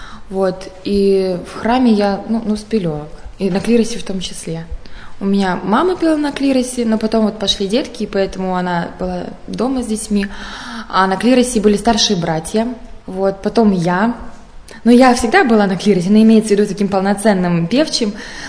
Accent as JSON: {"language": "Russian", "country": "Latvia", "lives_now": "Russia", "said": "Вообще, я сама из Латвии, Прибалтика."}